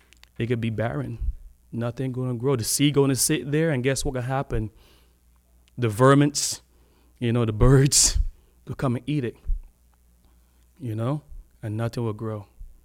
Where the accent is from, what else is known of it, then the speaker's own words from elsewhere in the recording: Florida, United States; I'm from Florida. So, you know, driving down the road before I got my license plate changed, people were like, the Floridians, they're driving so slow, you know?